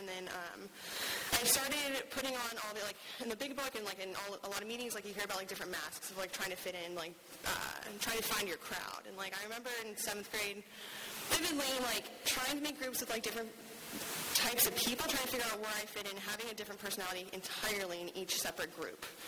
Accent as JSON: {"language": "English", "town": "Tampa", "region": "Florida", "country": "United States", "tie": "born or raised there", "said": "So I am born and raised in Tampa."}